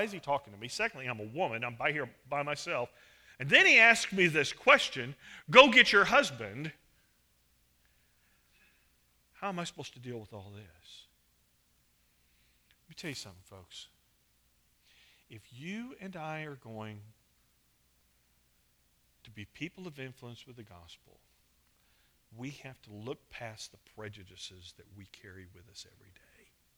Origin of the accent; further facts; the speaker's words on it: Missouri, United States; I grew up in Missouri. I've been a Kansas City Chiefs fan since I was young enough to even know what football was.